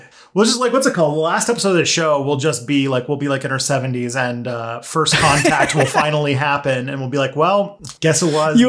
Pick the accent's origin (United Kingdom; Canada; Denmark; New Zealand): Canada; I am a Canadian